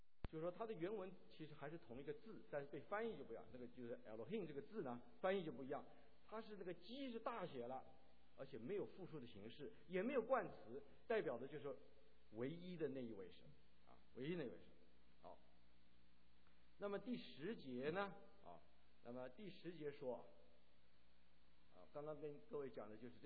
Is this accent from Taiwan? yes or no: no; China; 那就是以我们中国人的话讲是倒霉透顶啊